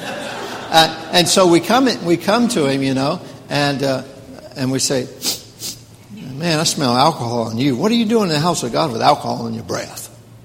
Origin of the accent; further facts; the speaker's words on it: the South, United States; Well, since I'm from the South, let me make up a word.